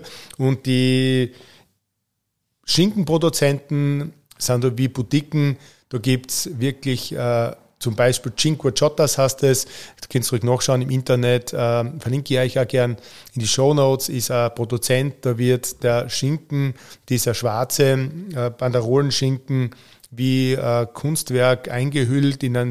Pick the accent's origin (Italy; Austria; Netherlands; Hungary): Austria; bei uns in Österreich